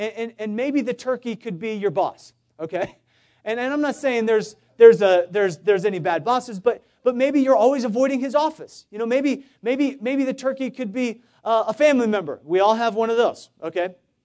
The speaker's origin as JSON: {"language": "English", "region": "Iowa", "country": "United States", "tie": "born or raised there", "said": "I remember I grew up in Iowa, and it's a great place to grow up, great place to move from, and just being honest."}